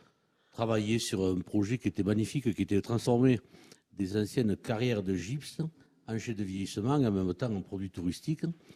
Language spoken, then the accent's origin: French; Leucate, Occitanie, France; je suis à la fois palmiste et leucatois, c'est-à-dire que je suis originaire de Leucate et de La Palme. Et puis, j'ai vécu quasiment toute ma vie dans ce secteur, notamment dans ce secteur des corbières maritimes, à La Palme, mais aussi à Portel, à Sigean, à Périac-de-Mer.